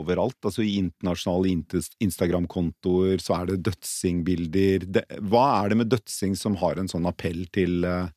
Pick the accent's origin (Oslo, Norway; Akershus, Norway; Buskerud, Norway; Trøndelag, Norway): Oslo, Norway; Og jeg vokste jo opp på Frognerparken, hvor dødsing begynte.